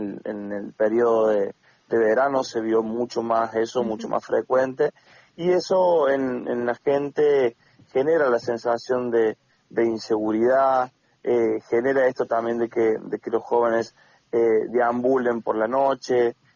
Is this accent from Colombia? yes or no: no; Argentina; somos argentinos